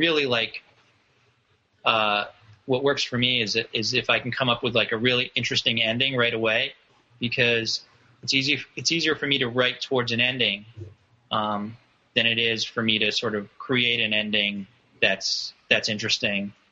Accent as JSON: {"language": "English", "town": "New York City", "region": "New York", "country": "United States", "tie": "born or raised there", "said": "I grew up, the Upper West Side on 96th Street between Amsterdam and Columbus."}